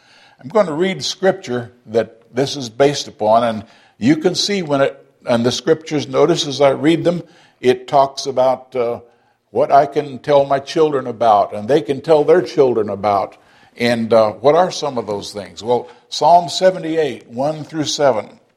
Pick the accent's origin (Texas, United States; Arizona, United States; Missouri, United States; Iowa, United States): Iowa, United States; Keosauqua; born there; came up to where I was born in Keosauqua, Iowa, and the town where I had my first memories in Cantrell, Iowa, southeast Iowa.